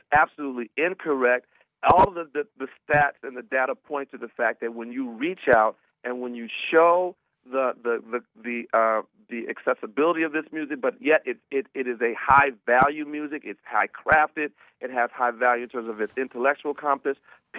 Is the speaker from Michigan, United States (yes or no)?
yes; Detroit, Michigan, United States; I'm from Detroit.